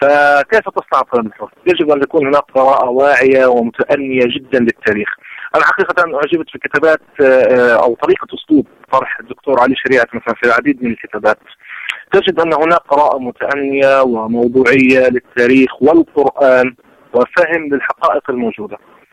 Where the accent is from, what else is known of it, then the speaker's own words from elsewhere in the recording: Palestine; الكل بيتعاطى معنا إحنا كفلسطينيين أو كعرب